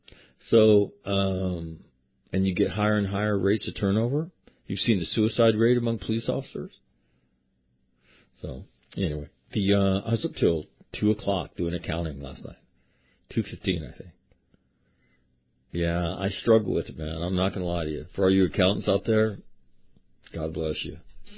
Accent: Sacramento, California, United States; there's an incident in my hometown, Sacramento

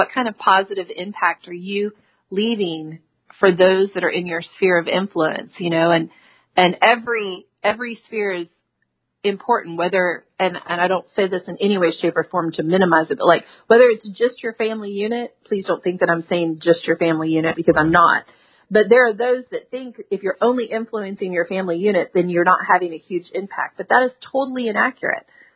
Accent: Kentucky, United States; born there; So I was born in Kentucky, very, very small town. I wasn't raised there because my dad was in college athletics, so we moved like every 2 years of my life.

